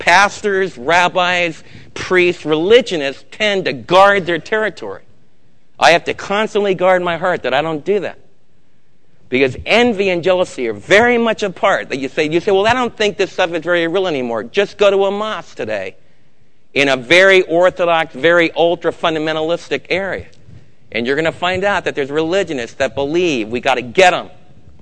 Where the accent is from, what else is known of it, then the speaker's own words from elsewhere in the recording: New York, United States; I was raised in New York where even mafia gangsters would say